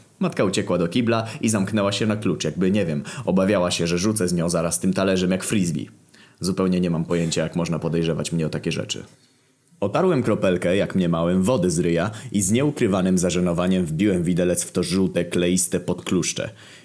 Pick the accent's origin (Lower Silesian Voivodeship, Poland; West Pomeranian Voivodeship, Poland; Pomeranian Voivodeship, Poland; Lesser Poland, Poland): Lower Silesian Voivodeship, Poland; Wrocław; bo jestem z Wrocławia, a Dolny Śląsk to wcale nie jest prawdziwy Śląsk